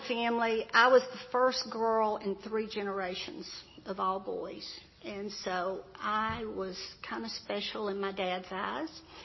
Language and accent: English; Atlanta, Georgia, United States; So I was born in Atlanta. I'm an Atlanta native. I've always lived around metropolitan Atlanta.